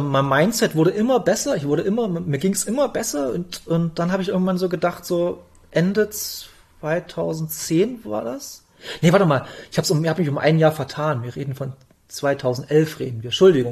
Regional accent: Bautzen, Saxony, Germany; ich komme hier aus Bautzen

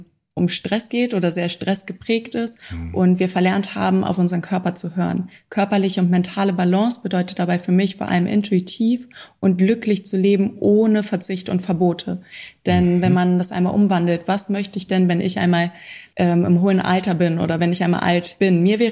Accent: Hanover, Lower Saxony, Germany; now in Maldives; Ich komme eigentlich aus Hannover, bin 29 Jahre alt

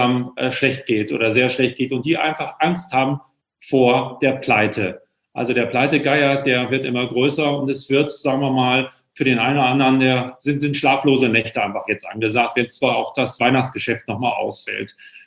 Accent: Hamburg, Germany; ich darf es ja als Hamburger nicht richtig sagen

